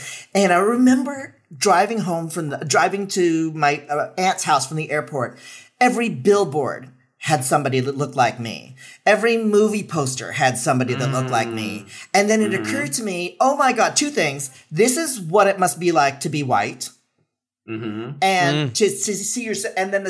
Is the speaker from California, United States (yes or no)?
yes; San Francisco, California, United States; Because I grew up in San Francisco. I did grow up around a lot of people that look like me